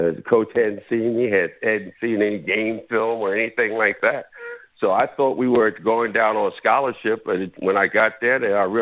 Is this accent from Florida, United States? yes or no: no; Philadelphia, Pennsylvania, United States; It was a tough trip, you know, going from the north. I'm from Philadelphia, going on that train to Winston-Salem